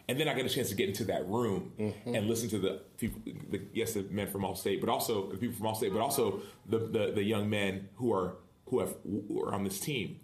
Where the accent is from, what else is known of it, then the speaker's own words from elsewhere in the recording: Dallas, Texas, United States; I remember I grew up in Dallas. My parents were born and raised in Nigeria.